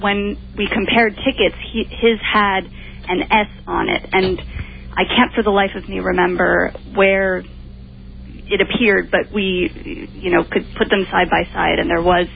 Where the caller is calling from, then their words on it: Brooklyn, New York, United States; I'm calling from Brooklyn